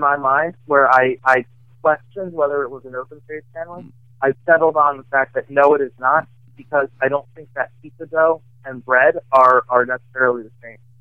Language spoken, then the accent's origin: English; Bethesda, Maryland, United States; So I'm from Bethesda, Maryland, which is a suburb a little bit outside of D.C.